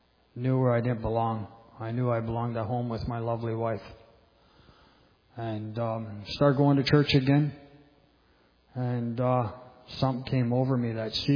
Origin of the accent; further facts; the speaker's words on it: London, Ontario, Canada; also born or lived in St. Catharines, Canada; I'm 44 years old. I come from St. Catharines, Ontario. I was born and raised in London.